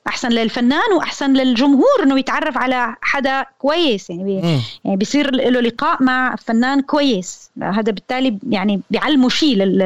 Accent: Syria; أكيد أنا يعني أي إنسان سوري أنا ما بدي أفصل حالي يعني … عن كوني أنا إنسانة سورية، عانيت اللي عاناه الشعب السوري،

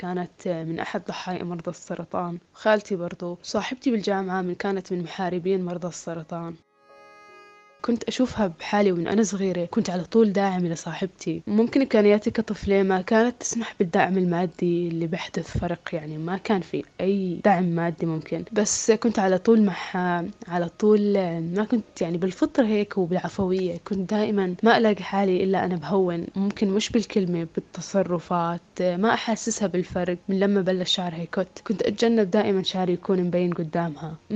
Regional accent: Jordan; من الأردن، عمري 24 سنة، طالبة أدب إنجليزي في جامعة مؤتة.

